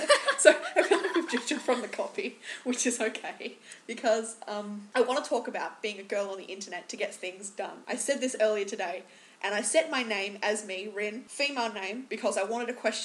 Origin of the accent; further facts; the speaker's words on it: Australia; And you're like, nah, bro, I'm Australian.